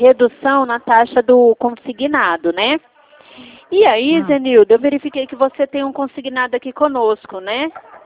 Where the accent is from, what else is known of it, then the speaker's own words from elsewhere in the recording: Dracena, São Paulo, Brazil; Eu sou da cidade de Dracena.